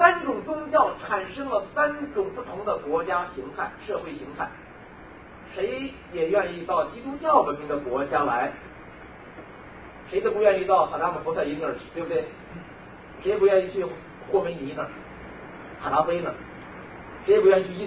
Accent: China; 我们中国人过去讲年号是怎么讲？

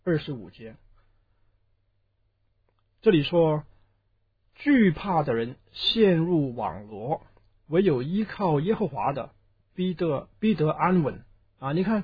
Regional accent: China; 我们中国人呢这特别的缺乏这个勇气，这个勇是比较在我们儒家思想里面比较不是那么强调的啊。

